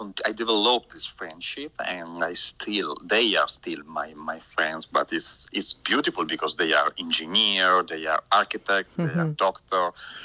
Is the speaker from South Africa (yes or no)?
no; Brescia, Lombardy, Italy; I grew up in Brescia, which is a big city, really in between Milan and Venice, so in the north of Italy.